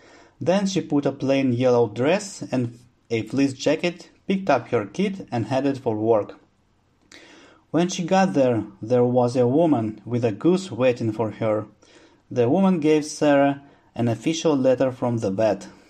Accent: Kazakhstan; English is a second language; now in Russia; now I live in Russia, because despite I was born in Russia, most part of my life I spent in Kazakhstan. In terms of accents, I cannot say that living in Kazakhstan somehow affected my pronunciation, since I don't speak Kazakh language at all.

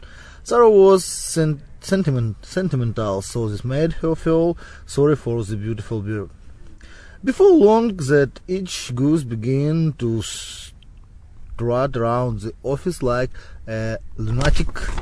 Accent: Ukraine; born there; English is a second language; I was born in Ukraine. I'm 29 years old. I studied at the Kyiv Military Lyceum in Ukraine.

